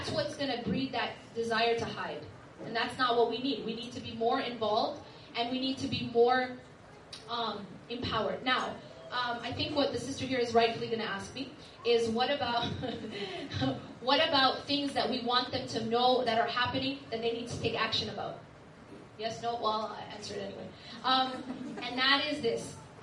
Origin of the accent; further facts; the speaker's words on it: Madison, Wisconsin, United States; I grew up in Madison, Wisconsin. We didn't even have a full-time Islamic school.